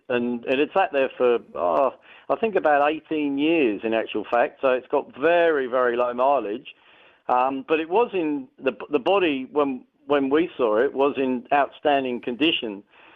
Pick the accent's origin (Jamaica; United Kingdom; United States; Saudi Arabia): United Kingdom; London; And as you can probably detect from my accent, I was born there and grew up in London.